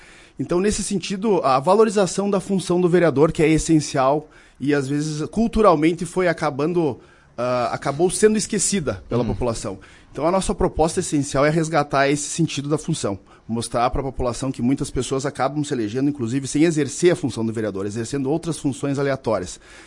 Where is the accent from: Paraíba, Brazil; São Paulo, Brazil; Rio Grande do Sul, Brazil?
Rio Grande do Sul, Brazil; Vacaria; born there; E eu sou nascido em Vacaria. Então, até morei 1 ou 2 anos em Bom Jesus, né? Mas todos na região.